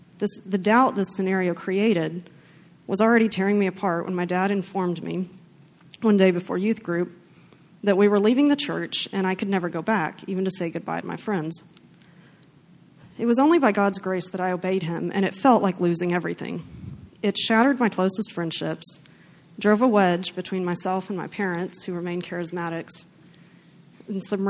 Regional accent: Texas, United States; I grew up in Bible Belt, Texas, a world characterized by Christian-themed music, jargon, decor, dress, books, goals, and values.

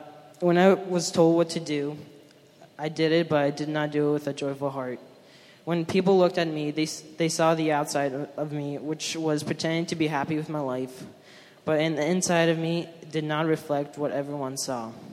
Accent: Ukraine; I'm 15 years old. I was born in Ukraine and stayed in three different orphanages.

